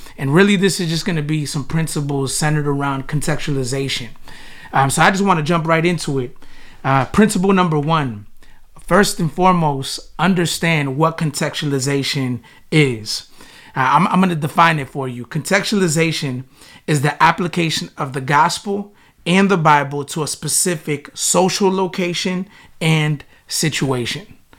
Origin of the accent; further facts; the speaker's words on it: Florida, United States; also born or lived in Chicago; My wife and I, we moved 2 years ago from Chicago to plant this church. We actually parachuted in. I knew about this community because I actually grew up in South Florida, and I always knew that that neighborhood was the Latino hub